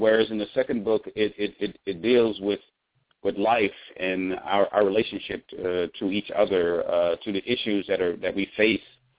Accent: Shreveport, Louisiana, United States; it has an undertone of blues because that's my background of growing up in Shreveport.

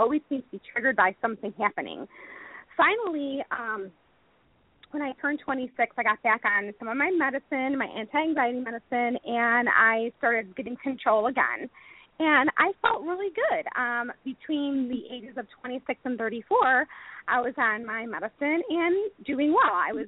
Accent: Chicago, Illinois, United States; now in North Carolina, United States; I'm living in North Carolina now because I'm from Chicago

